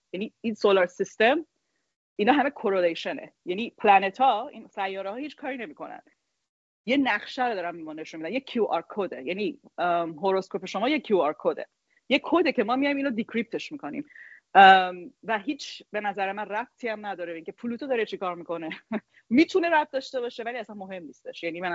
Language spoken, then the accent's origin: Persian; Iran; یه جورایی رفت به ما ایرانیام داره